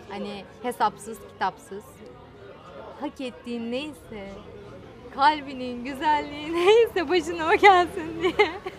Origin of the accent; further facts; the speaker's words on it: Kadıköy, Istanbul, Turkey; Kadıköy benim ilk gençliğimin geçtiği yer. Hani benim memleketim bir yerde baktığın zaman da. Kendim buraya ait hissediyorum ayrı da.